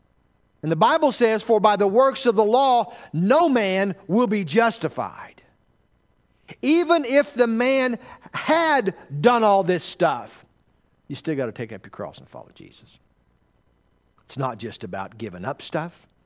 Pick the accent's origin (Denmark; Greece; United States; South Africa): United States; the South; No, I'm from the South. We had that.